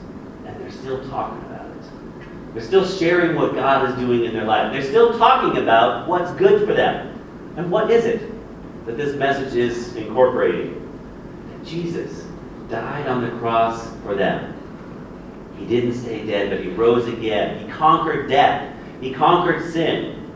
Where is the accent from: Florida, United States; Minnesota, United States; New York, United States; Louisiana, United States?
Florida, United States; I grew up in Florida, she grew up in Kansas, but we're still sort of American